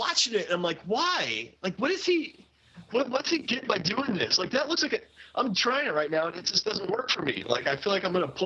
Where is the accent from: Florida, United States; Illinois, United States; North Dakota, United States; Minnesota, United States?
Florida, United States; St. Petersburg; since we're all from the St. Pete, we're none of us are from Tampa, but we kind of get this.